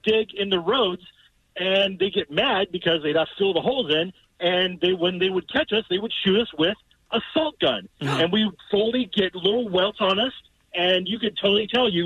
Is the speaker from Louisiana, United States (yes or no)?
no; Anaheim, California, United States; So, growing up in Anaheim, near an orchard where they grew trees and stuff.